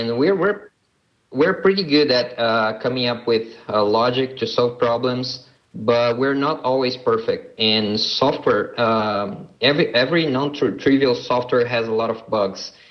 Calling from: São Paulo, Brazil; English is a second language; Well, I'm speaking from Brazil. It's a city near São Paulo.

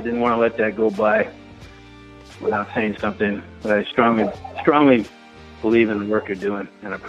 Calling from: Santa Barbara, California, United States; I'm calling from Santa Barbara.

